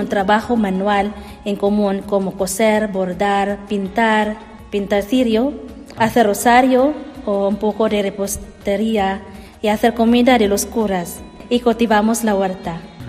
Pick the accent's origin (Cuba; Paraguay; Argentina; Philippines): Philippines; now in Spain; nosotras somos filipinas que hemos venido para poder seguir adelante la comunidad